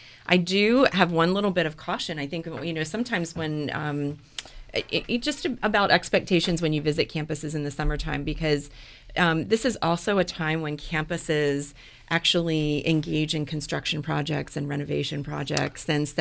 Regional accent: Maryland, United States; Well, you know, I grew up in Maryland, in central Maryland, just south of the Pennsylvania border.

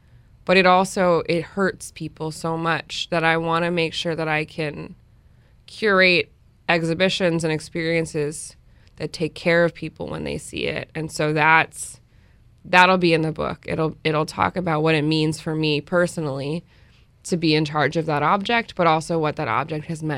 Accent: California, United States; also born or lived in Ohio / Texas; I'm from California. I lived in Ohio. I lived in Texas.

